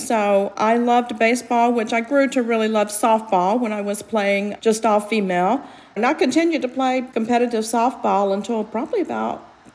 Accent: North Carolina, United States; also born or lived in South Georgia; I was born in South Georgia, so you may have picked up that a little bit from the accent there, Meg. I actually moved to North Carolina, though, when I was about 2 years old and really grew up in North Carolina.

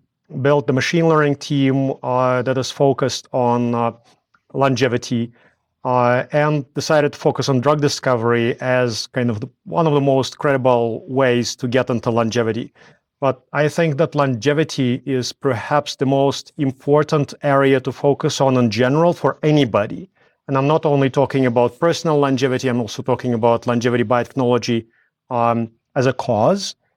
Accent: Latvia; moved away as an adult; now in Canada; I was born in Latvia, but during the time of the USSR, when it just collapsed, and I grew up when it collapsed.

